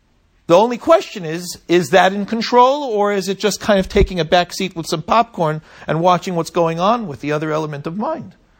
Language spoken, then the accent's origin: English; United States; Black tea, I'm an American.